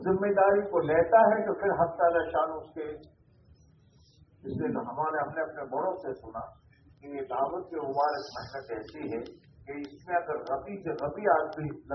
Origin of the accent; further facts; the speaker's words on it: Palanpur, Gujarat, India; اب ہمارا ضلع جو ہے وہ پالنپور ہیڈ مطلب ہے